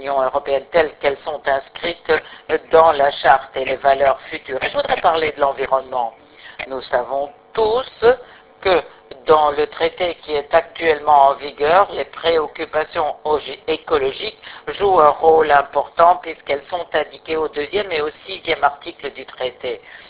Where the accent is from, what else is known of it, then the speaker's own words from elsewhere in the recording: Scotland, United Kingdom; Oui, je viens du Royaume-Uni. Je viens d'Écosse, pour préciser.